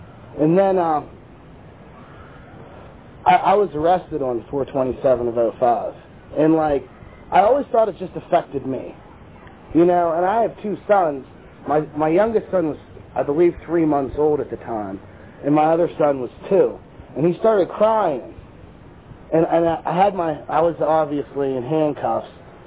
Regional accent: Altoona, Pennsylvania, United States; now in Pittsburgh, United States; I recently moved. I was from Altoona. That's where I started my recovery, in the Altoona area. And I moved to Pittsburgh.

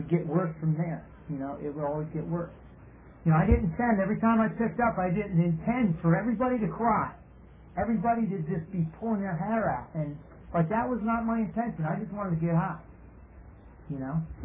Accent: Pennsylvania, United States; I was born and raised in the Poconos.

